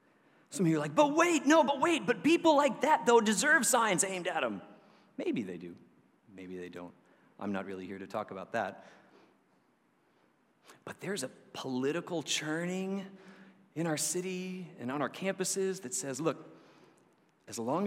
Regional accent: the South, United States; accent: Southern; also born or lived in United Kingdom; I am an expatriated Southerner. My accent died long ago because I lived in the UK for a while. That will wash the Southern accent out of most of us.

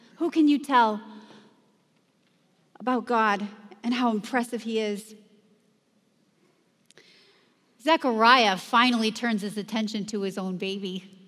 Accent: California, United States; moved away as an adult; I grew up in California. I moved to Wisconsin when I was 21 years old, and I came to visit my dad, who's here too.

